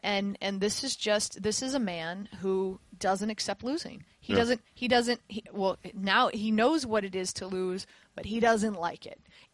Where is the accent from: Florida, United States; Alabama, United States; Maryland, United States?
Florida, United States; I've known Antoine Roll because I'm from South Florida, so I covered Antoine Roll when he played football down in South Florida in high school